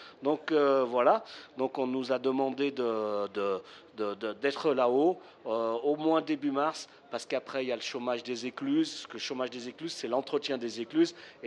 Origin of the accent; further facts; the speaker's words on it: Auvergne-Rhône-Alpes, France; moi je suis savoyard à l'origine et je suis toujours d'ailleurs